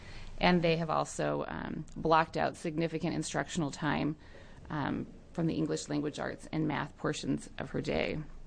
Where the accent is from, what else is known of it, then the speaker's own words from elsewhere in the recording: McMinnville, Oregon, United States; I'm from McMinnville, Oregon.